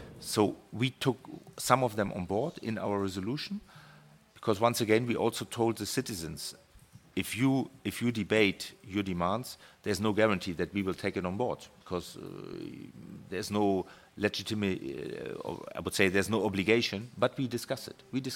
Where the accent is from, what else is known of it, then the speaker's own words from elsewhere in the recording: Austria; even when I come from Austria